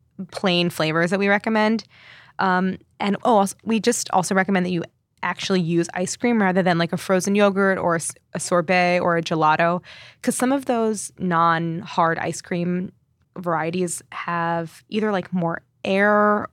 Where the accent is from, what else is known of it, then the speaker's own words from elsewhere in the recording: St. Louis, Missouri, United States; I grew up in St. Louis, so I don't know.